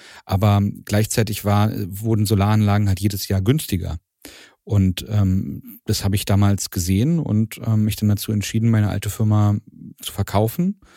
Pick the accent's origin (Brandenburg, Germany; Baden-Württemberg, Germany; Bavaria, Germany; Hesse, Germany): Brandenburg, Germany; Strausberg; ich bin in Strausberg aufgewachsen.